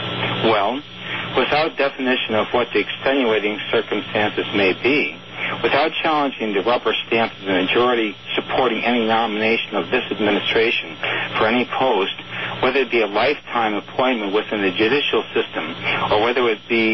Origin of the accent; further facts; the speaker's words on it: Poultney, Vermont, United States; two great Americans that I grew up with in my hometown of Poultney, Vermont.